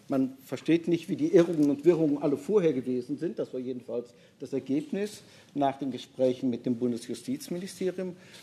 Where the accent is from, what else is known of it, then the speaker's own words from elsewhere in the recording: Rhineland, Germany; Nun bin ich Rheinländer.